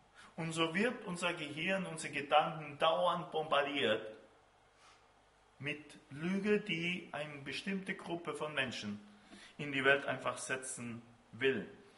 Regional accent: Argentina; German is a second language; Bei uns in Argentinien, bevor man den Führerschein macht, muss man einen Genderkurs machen.

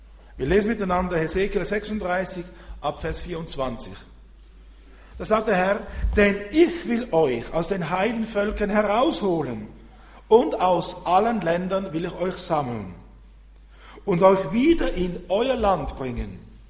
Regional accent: Switzerland; ich habe immer meinen Slang mit dabei. Ich komme aus der Schweiz, kann das nicht verleugnen. So bin ich in Deutschland unterwegs

